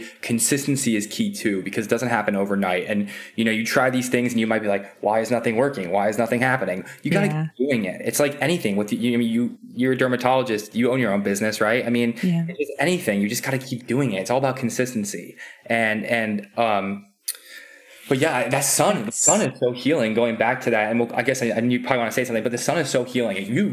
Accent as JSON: {"language": "English", "region": "East Coast", "country": "United States", "tie": "born or raised there", "said": "I grew up in the East Coast. The winters are horrible. They're dark, they're gloomy."}